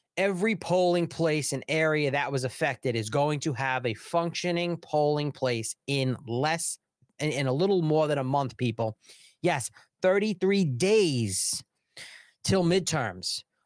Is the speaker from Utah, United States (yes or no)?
no; New York, United States; I will say, being a New Yorker, Kathy Hochul is worse than Andrew Cuomo.